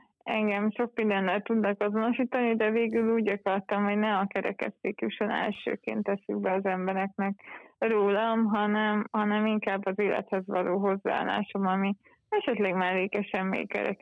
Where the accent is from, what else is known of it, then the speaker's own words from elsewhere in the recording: Budapest, Hungary; born there; én Budapesten születtem a 18. kerületbe, és az is volt az én szívem csücske, és azt gondoltam, hogy na, én Budapestet sose hagyom